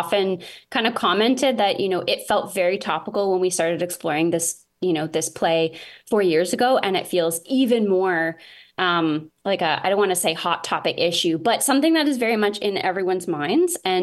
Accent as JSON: {"language": "English", "town": "Kingston", "region": "Ontario", "country": "Canada", "tie": "born or raised there", "also_born_or_lived": "Toronto", "said": "I do teach in Kingston and I'm from Kingston originally, but I spent most of my like young, you know, university and about 10 years after that in Toronto. So I just moved back in the pandemic."}